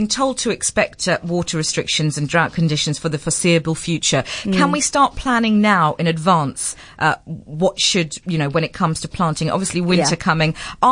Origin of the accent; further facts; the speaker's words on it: South Africa; accent: English; Well, I'm South African, but sound English.